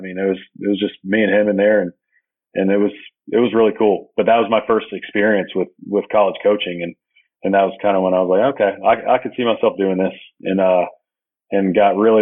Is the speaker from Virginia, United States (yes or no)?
no; Huntsville, Alabama, United States; And I was lucky that Number one, I grew up in Huntsville.